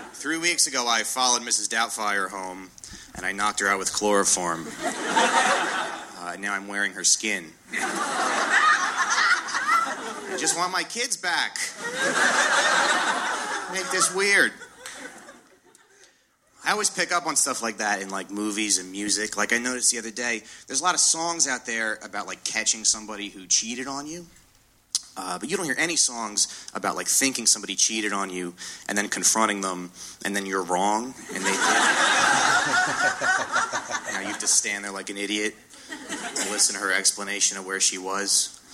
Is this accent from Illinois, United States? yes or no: no; New Jersey, United States; I'm from Jersey originally, and very nice. Yeah, I'm from like a very Italian part of Jersey, and one thing I remember about growing up there